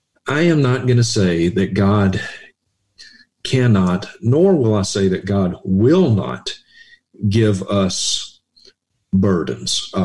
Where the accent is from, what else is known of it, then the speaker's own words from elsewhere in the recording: Mississippi, United States; now in Montana, United States; I grew up in Mississippi. I now live in Montana.